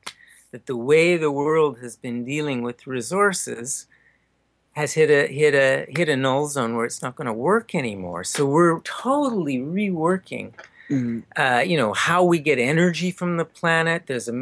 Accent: Canada; You know, it's like I'm a Canadian.

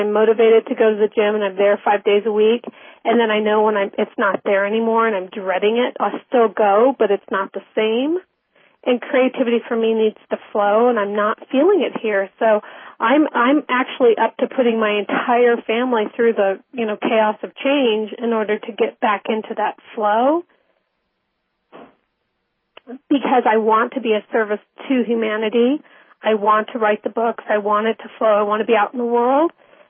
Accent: Denver, Colorado, United States; I'm from Denver, Colorado, and I have a good question for you.

